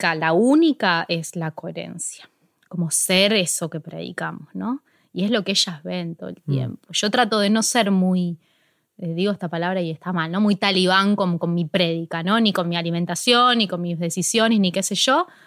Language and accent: Spanish; Ciudad Evita, Buenos Aires Province, Argentina; empecé justo en Ciudad Evita, que es de donde yo soy.